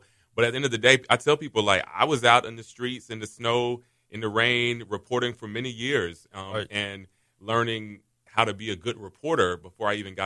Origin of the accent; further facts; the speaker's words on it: Atlanta, Georgia, United States; But, like, I was born in Atlanta. Yeah. And that's still where my family is. That's where my roots are.